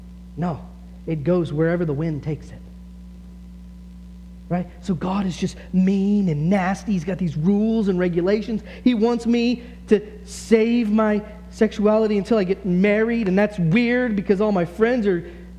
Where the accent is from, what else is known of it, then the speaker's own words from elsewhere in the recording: Texas, United States; Like, I grew up in Texas where there wasn't a lot of wind